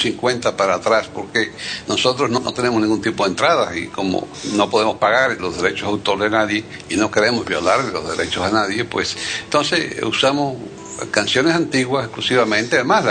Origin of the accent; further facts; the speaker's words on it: Cuba; now in United States; yo, que soy de Estados Unidos y cubano originalmente.